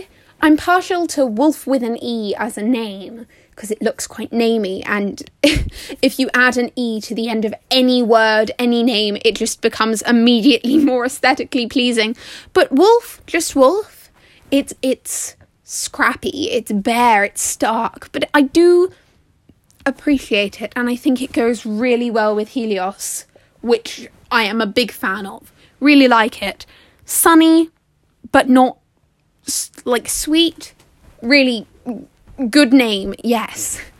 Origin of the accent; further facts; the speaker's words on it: England, United Kingdom; Andreas, I think of the San Andreas Fault for some reason, despite being English and having no interest in geology.